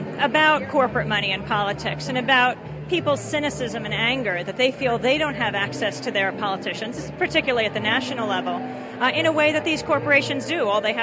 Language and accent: English; New York, United States; I ran over to the New York delegates that I recognized from my home state